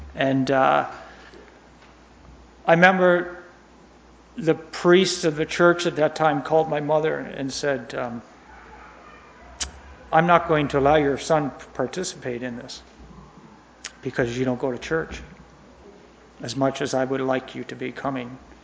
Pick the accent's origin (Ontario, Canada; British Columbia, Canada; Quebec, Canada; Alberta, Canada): Ontario, Canada; Ennismore; I'd like to start way back in the beginning, when I was growing up in Ennismore.